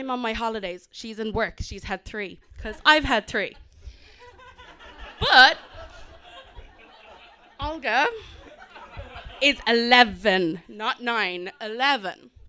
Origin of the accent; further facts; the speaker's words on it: South Africa; also born or lived in Indonesia / Kenya; So we grew up travelling around the world. We're born in Indonesia, lived in Kenya and in South Africa. And our parents are white, we're not. And we grew up in South Africa after apartheid.